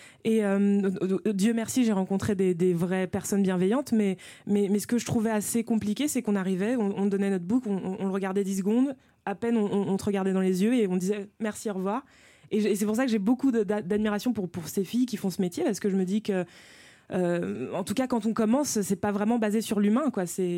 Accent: France; accent: French; il tenait à ce que je garde mon accent français

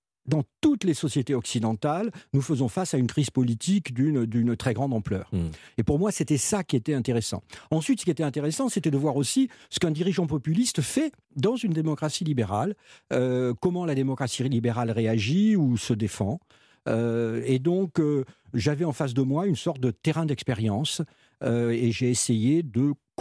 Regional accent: Marseille, Provence-Alpes-Côte d'Azur, France; born there; je suis né à Marseille, je suis un Méditerranéen

